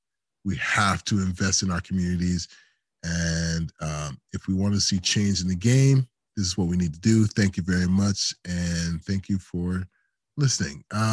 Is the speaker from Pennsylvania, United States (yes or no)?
no; Chicago, Illinois, United States; I am a 60-year-old African-American male. I grew up in Chicago learning the game on my own, didn't have any ice rinks in the community, had to go outside my community to play this game.